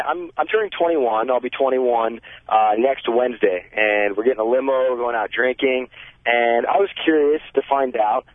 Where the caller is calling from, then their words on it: Yorba Linda, California, United States; I'm calling from Yorba Linda.